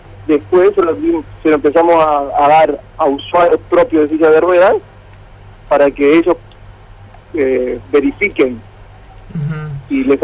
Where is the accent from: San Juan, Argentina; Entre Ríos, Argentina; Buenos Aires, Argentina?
Entre Ríos, Argentina; Feliciano; Y nosotros con mi hermano somos de Feliciano.